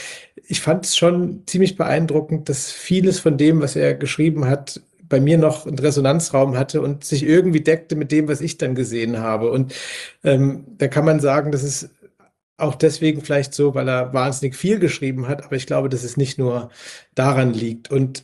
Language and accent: German; Dresden, Saxony, Germany; born there; Ich bin in Dresden geboren, 1984 war das.